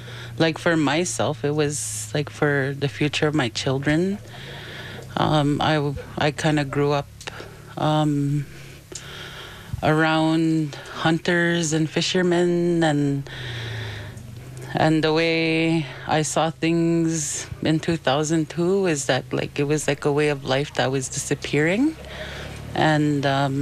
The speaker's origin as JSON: {"language": "English", "town": "Grassy Narrows", "region": "Ontario", "country": "Canada", "said": "I'm from Grassy Narrows."}